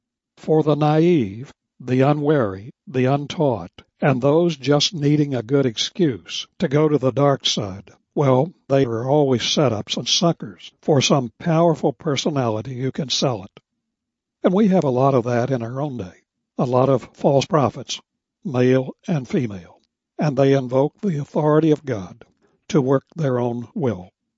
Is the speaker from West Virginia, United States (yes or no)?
yes; West Virginia, United States; I was born and raised in Union Country. My territory back in West Virginia when I was growing up was Redneck United Mine Workers.